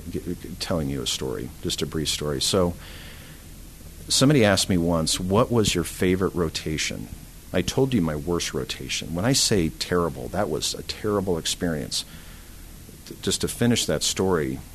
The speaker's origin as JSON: {"language": "English", "town": "Modesto", "region": "California", "country": "United States", "said": "I'm from Modesto, California. I'm going to be a heart surgeon."}